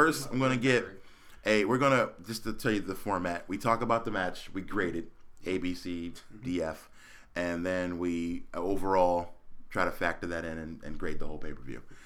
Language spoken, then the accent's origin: English; Philadelphia, Pennsylvania, United States; moved away as an adult; I'm born and raised in Philadelphia, and so I know all about bad roads. Yeah. And that's why I got the heck out of there, and I live in Phoenix now.